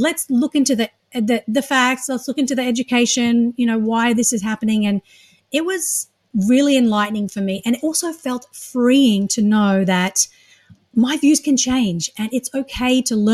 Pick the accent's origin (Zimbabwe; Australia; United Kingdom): Australia; now in United States; I did come from a conservative evangelical background. I was raised in Australia, hence the accent.